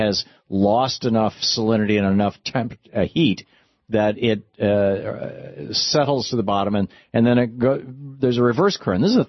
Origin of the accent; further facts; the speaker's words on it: Michigan, United States; also born or lived in Vermont / New Hampshire; I lived in Vermont for 10 years. I lived in New Hampshire for 5 years. I grew up in Michigan.